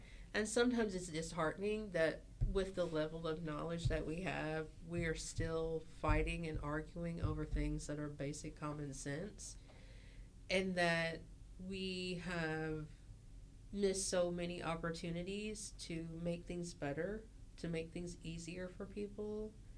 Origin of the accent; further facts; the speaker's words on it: Appalachia, United States; I strongly identify as an Appalachian American, and I think quilting is quintessential to Appalachia.